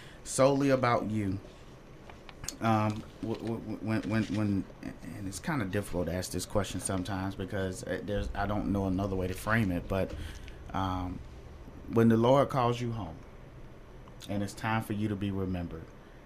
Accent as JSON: {"language": "English", "town": "Gordon", "region": "Georgia", "country": "United States", "tie": "born or raised there", "said": "I grew up in Middle Georgia. Yes, ma'am."}